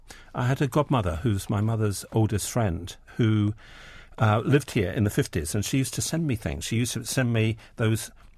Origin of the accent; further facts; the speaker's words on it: London, United Kingdom; born there; also born or lived in Malaysia / England / Hong Kong; So when I was born, I was born in London, but then we moved to Malaysia, then we moved to England, then we moved to Hong Kong.